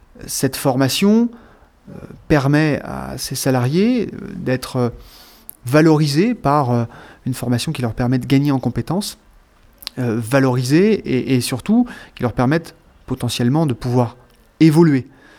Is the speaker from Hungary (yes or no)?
no; Nantes, Pays de la Loire, France; à la suite de mes études à Nantes, puisque je suis nantais.